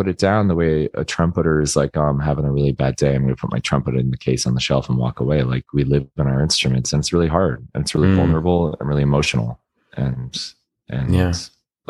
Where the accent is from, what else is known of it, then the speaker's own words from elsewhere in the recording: Florida, United States; growing up in Florida can be really terrible, like depending on where you are, you know?